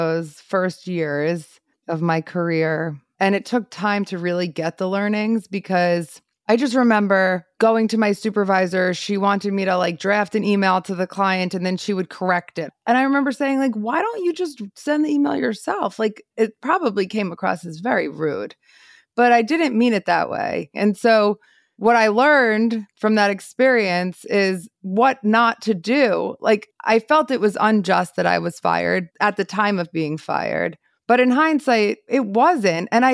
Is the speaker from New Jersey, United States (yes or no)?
yes; New Jersey, United States; I grew up in Bergen County, New Jersey. Manhattan is my city.